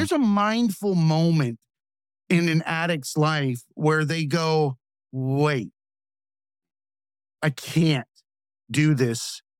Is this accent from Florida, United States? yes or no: yes; Florida, United States; I'm from Florida, man.